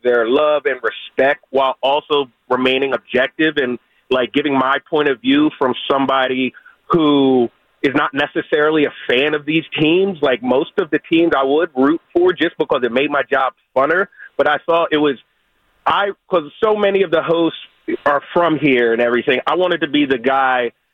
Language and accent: English; East Coast, United States; now in California, United States; I moved out here, obviously, growing up on the East Coast